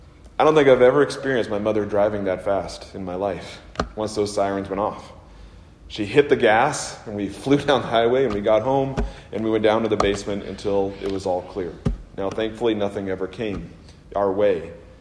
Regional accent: Missouri, United States; growing up in the Midwest, you know, outside of Kansas City

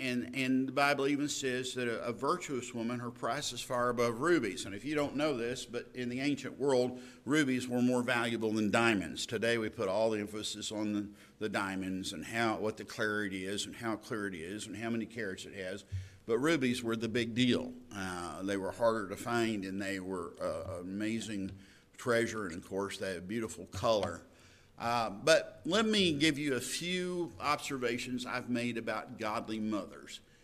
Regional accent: Texas, United States; moved away as an adult; The fact is, I came from East Texas up to this area, and I started looking for jobs as a bank teller.

